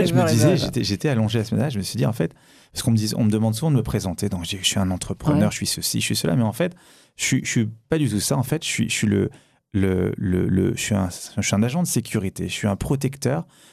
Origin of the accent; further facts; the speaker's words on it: Tunisia; Je suis tunisien, je suis tuniso-algérois, mais le côté tunisien est très important.